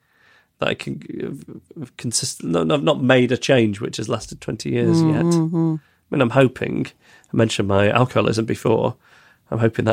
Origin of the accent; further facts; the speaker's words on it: Beaumaris, Wales, United Kingdom; now in Hong Kong; I will have been in Hong Kong for 20 years, which is bittersweet, as I've been out of my hometown of, I don't know how to say this, it's on Anglesey, it looks like Beaumarie.